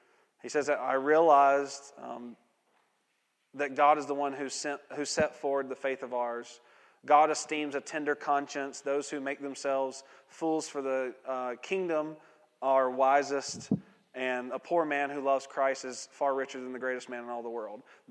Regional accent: the South, United States; I remember growing up in the South.

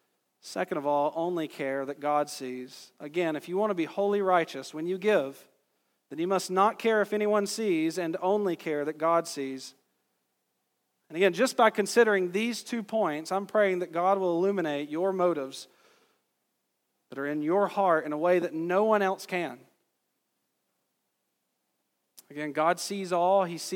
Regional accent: the South, United States; I come from the South. If you don't go to church somewhere, you ain't getting elected, right?

